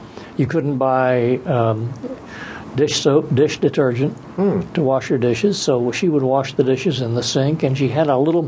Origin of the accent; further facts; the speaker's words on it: Washington, District of Columbia, United States; So she moved us to Washington, D.C., and her parents came along with us, too. So I grew up in Washington, D.C.